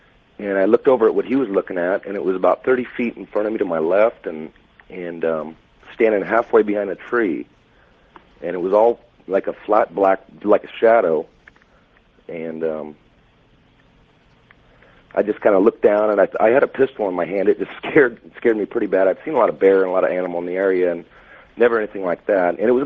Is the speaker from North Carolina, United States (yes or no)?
no; Oregon, United States; from Oregon.